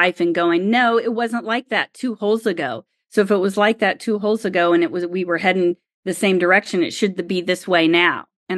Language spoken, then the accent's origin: English; Oklahoma, United States; it's not just because I grew up in Oklahoma where there is wind